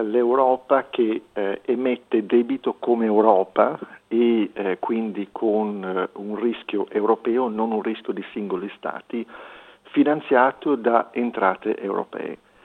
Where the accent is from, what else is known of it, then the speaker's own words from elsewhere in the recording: Liguria, Italy; Sono Ligure, per cui in Liguria si festeggia con l'acqua